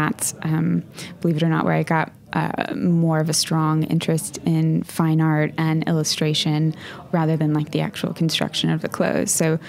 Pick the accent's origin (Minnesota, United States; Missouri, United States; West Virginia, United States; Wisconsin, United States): Missouri, United States; I grew up in a farming community in central Missouri, where despite, you know, being surrounded by farmers and really lush farmland